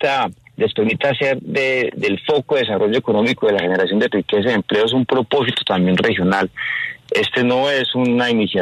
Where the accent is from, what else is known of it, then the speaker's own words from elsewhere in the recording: Antioquia, Colombia; Yo como economista, como antioqueño, celebro esa disposición